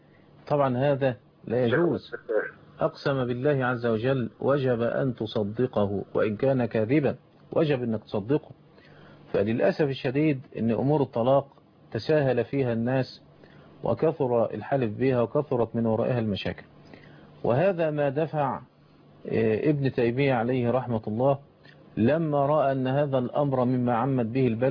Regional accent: Egypt

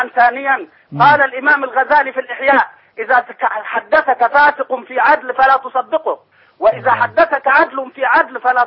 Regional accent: Luxor, Luxor Governorate, Egypt; أنا من الأقصر

